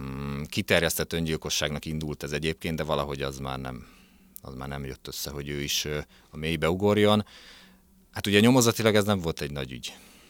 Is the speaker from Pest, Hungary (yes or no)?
yes; Gödöllő, Pest, Hungary; Egyébként én gödöllői vagyok, tehát hogy ez meg pláne oda jártam iskolába 2 utcára